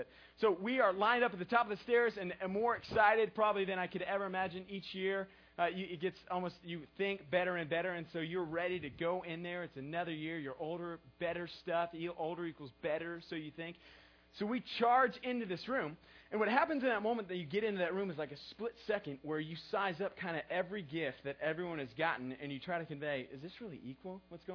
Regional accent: Houston, Texas, United States; I grew up in Houston, like I've told you guys before, and I had a single mom

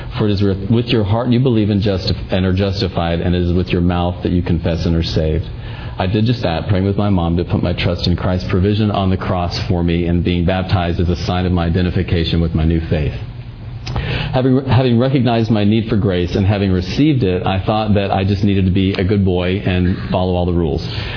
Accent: Texas, United States; I came back to Texas with a broken, I'm from Texas, by the way, disillusioned heart

